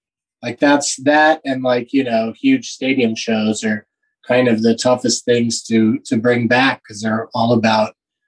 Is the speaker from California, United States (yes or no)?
yes; California, United States; I grew up in Southern California. So my very first trip to New York